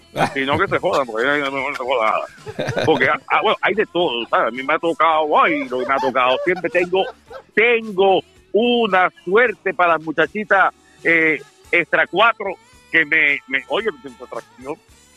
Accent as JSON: {"language": "Spanish", "country": "Cuba", "said": "No, oye, soy cubano y no es mi culpa, ¿eh?"}